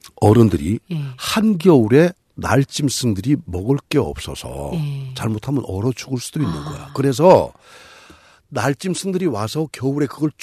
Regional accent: Gyeongsan, North Gyeongsang, South Korea; 우리 저 제 고향인 경산에서 태어나신 분입니다.

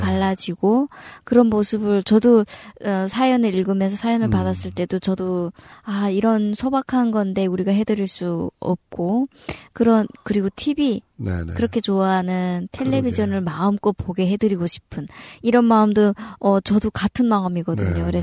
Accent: Ryanggang, North Korea; now in South Korea; 저는 양강도에서 5년 전에 탈북한

